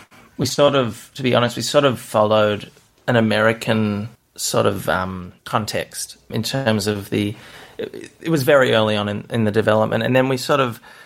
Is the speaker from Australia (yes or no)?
yes; Australia; You know, we're Australian. We're an Australian studio. Why don't we do something that we can be proud of, something more close to home?